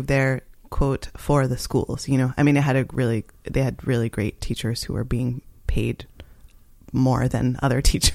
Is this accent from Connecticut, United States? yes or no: yes; Connecticut, United States; Grew up mostly in Connecticut, the East Coast.